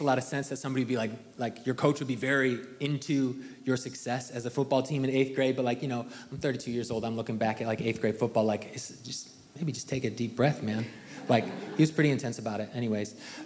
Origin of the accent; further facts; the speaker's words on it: Milwaukee, Wisconsin, United States; I'm from Milwaukee, Wisconsin.